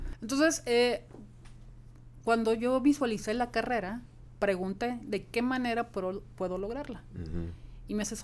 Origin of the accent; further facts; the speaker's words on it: Mexicali, Baja California, Mexico; y pues en mi tierra, con Mexicali